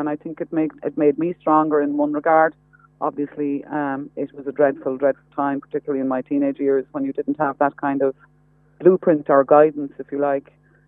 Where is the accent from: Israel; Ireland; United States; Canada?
Ireland; first language Irish; English is a second language; I'm from the Gaeltacht. I'm a Ban Gaeltacht, as I'm always saying, and it was my first language.